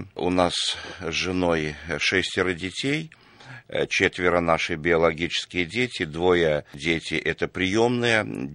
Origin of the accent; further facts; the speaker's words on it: Russia; born there; Я родился в России, в маленьком забитом селе.